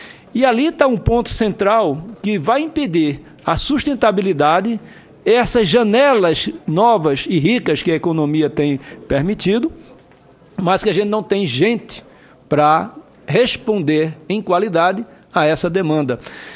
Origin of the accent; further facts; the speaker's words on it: Northeast Region, Brazil; eu talvez como nordestino